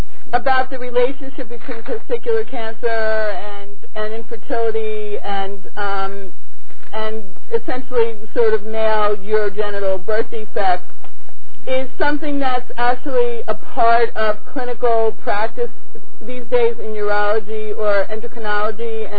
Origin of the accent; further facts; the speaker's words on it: Bronx, New York, United States; I'm from Fort Bitter, Bronx, New York.